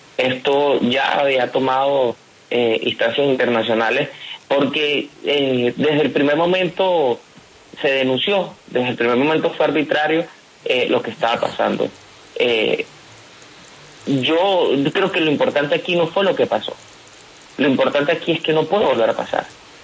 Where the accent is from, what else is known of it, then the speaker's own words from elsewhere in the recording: San Cristóbal, Táchira, Venezuela; born there; Yo nací en la frontera colombo-venezolana. Yo soy nacido en San Cristóbal, estado Táchira.